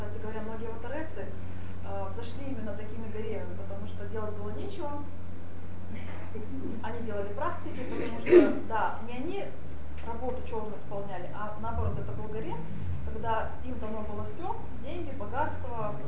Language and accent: Russian; Tatarstan, Russia; Я сама выросла в Татарстане, поэтому у нас там тоже было своеобразие.